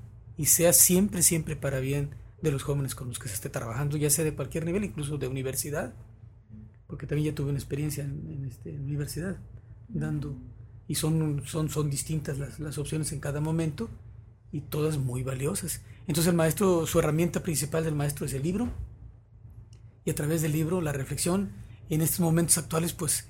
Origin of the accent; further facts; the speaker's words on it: El Higo, Veracruz, Mexico; Y para eso ya había tenido una experiencia anterior con mi pueblo, es El Higo.